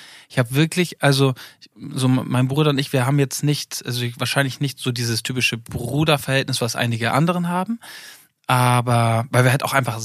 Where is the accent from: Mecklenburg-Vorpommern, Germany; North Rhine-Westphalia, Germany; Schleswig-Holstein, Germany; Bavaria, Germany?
Schleswig-Holstein, Germany; Neumünster; Freunde, ich komme aus dem Herzen Schleswig-Holsteins. Ich bin ein richtiges Nordkind. Ich komme aus Neumünster. Das ist, glaube ich, die größte Stadt zwischen Kiel und Hamburg.